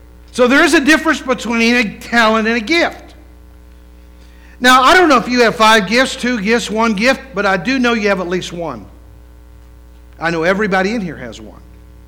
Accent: West Virginia, United States; My nephew, we're from West Virginia, so I'm back in West Virginia.

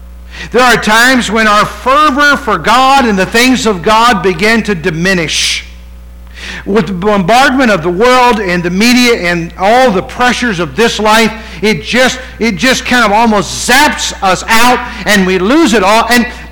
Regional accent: West Virginia, United States; You know, I grew up in West Virginia. You know, mountain is just normal for me.

